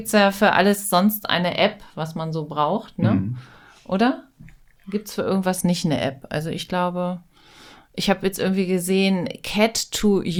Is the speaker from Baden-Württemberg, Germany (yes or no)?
no; Hanover, Lower Saxony, Germany; Also jung hier aufgewachsen, dann echt aufs krasse Land gezogen und jetzt wieder hier am Werk.